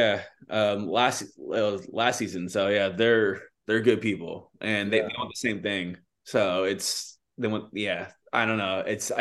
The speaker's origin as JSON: {"language": "English", "town": "Oakland", "region": "California", "country": "United States", "tie": "born or raised there", "said": "I'm a huge Kings fan, dire A's fan, born and raised in Oakland, but '98 I adopted the Kings and."}